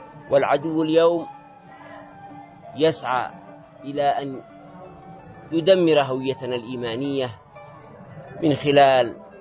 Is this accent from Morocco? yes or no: no; Yemen; فصرنا كيمنيين أنصارا ومجاهدين رقما صعبا